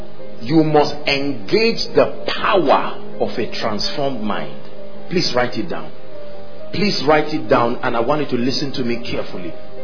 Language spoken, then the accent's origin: English; Middle Belt, Nigeria; I come from the Middle Belt, what you call the North.